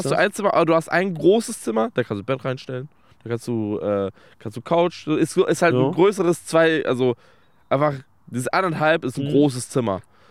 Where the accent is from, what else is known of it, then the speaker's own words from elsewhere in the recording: Lübeck, Schleswig-Holstein, Germany; als ich dieses ganze Kommunikationsdesign-Ding angefangen habe ich in meiner Heimatstadt gemacht, in Lübeck